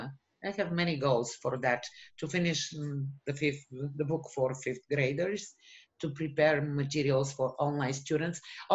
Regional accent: Bulgaria; English is a second language; moved away as an adult; now in United States; Yes, we came to the United States because my son came first in May

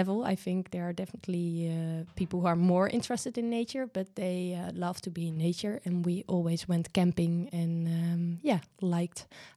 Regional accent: Deventer, Overijssel, Netherlands; English is a second language; Well, I lived in Deventer, so there are not really mountains over there.

